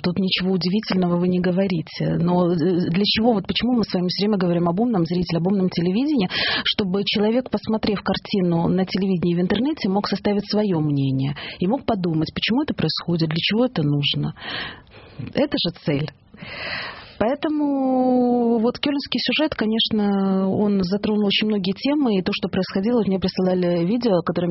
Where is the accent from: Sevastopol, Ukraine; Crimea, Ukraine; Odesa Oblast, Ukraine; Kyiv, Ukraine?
Odesa Oblast, Ukraine; Odesa; я родилась в Одессе.